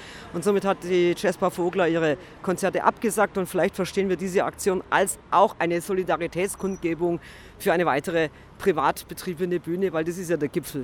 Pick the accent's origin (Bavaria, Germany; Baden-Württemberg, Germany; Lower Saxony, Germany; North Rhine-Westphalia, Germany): Bavaria, Germany; Gelting; Ja klar, also wir kommen aus Gelting. Das ist ein Ort zwischen Wolfratshausen und Geretsried.